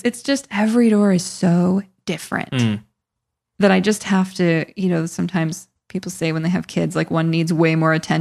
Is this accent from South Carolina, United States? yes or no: no; Michigan, United States; I'm from Michigan. I kind of understand.